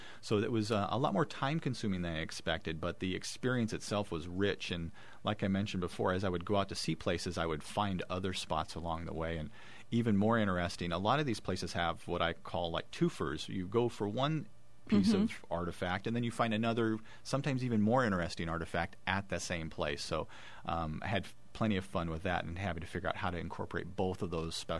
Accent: Chino, California, United States; now in Riverside, United States; I live in Riverside myself. I grew up in Chino, both part of the Inland Empire.

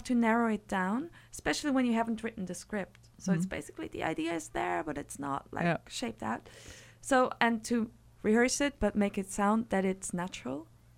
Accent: Switzerland; English is a second language; I'm from Europe, I'm from Switzerland.

